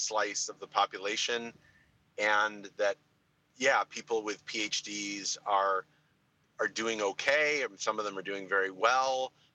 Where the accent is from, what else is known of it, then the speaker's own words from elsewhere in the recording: Chicago, Illinois, United States; Well, I'm in Chicago. I'm actually in my hometown.